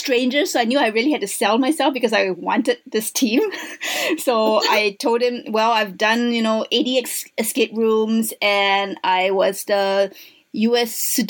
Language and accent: English; Los Angeles, California, United States; I'm from Los Angeles, but there wasn't a qualifier event being held in Los Angeles, so I decided to fly up to Berkeley.